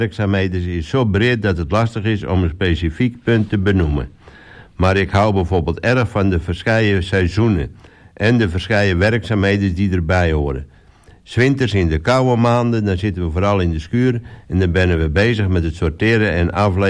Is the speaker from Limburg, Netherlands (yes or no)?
no; Texel, North Holland, Netherlands; ik ben nu 22 jaar. En ik ben de oudste zoon van Hans en Svea. En ik kom eigenlijk heel erg van Texel, want ik ben opgegroeid op de boerderij Lau Christi in de Eierlandse polder.